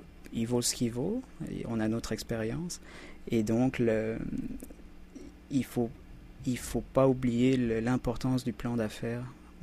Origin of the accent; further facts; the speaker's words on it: Switzerland; Je parle de mon cas particulier. Je viens de la Suisse. La Suisse est un pays où il y a beaucoup d'argent.